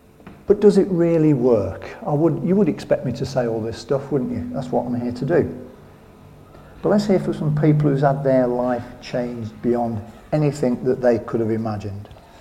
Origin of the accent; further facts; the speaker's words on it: England, United Kingdom; Well, no, I don't, because we're English and we usually lose, don't we?